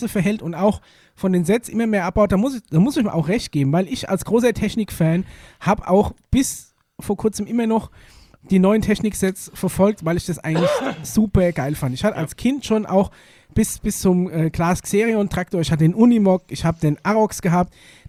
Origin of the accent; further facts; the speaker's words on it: North Rhine-Westphalia, Germany; ich komme aus dem Pott, da redet mir so.